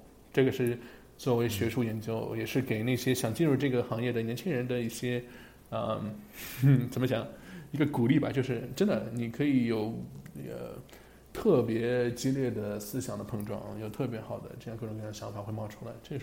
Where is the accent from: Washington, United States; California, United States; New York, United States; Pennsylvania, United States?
Pennsylvania, United States; Pittsburgh